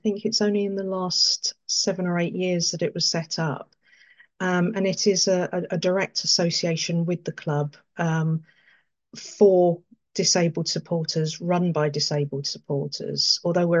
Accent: Wimbledon, London, United Kingdom; I grew up around Wimbledon and used to catch the bus up to Plough Lane and go and watch Wimbledon at the time the Crazy Gang played

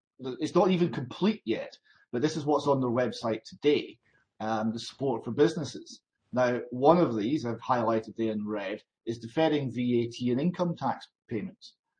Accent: United Kingdom; I mean, we are British. This is Britain.

